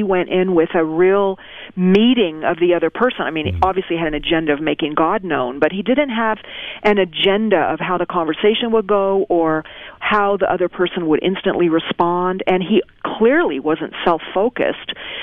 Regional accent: United States; moved away as an adult; now in New Zealand; I'm an American. I've lived in New Zealand 6 years.

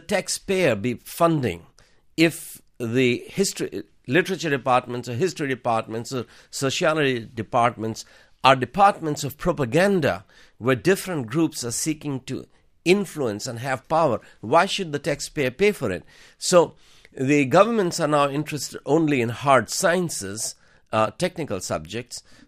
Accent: India; So as an Indian, I want to understand the truth.

